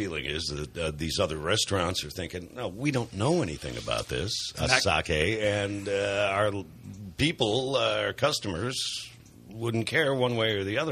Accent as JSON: {"language": "English", "town": "Detroit", "region": "Michigan", "country": "United States", "tie": "born or raised there", "said": "I grew up in Detroit, and I don't think they have sake in Detroit."}